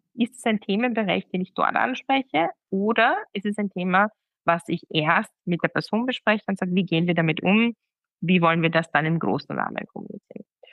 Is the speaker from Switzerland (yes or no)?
no; Austria; born there; also born or lived in Greece; ich bin international aufgewachsen. Ich bin im Endeffekt geboren in Österreich, dann 7 Jahre in Griechenland gelebt. Mein Vater ist Österreicher, meine Mama aus Pakistan.